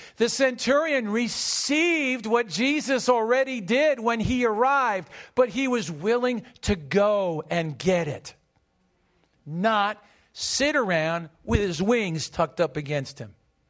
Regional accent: United States; Now, I feel that as … growing up in America, this time of, you know, our country and whatever

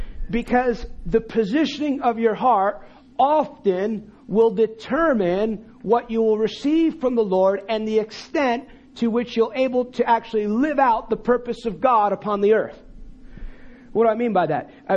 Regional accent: United States; You know, I'm American. I don't like going on planes.

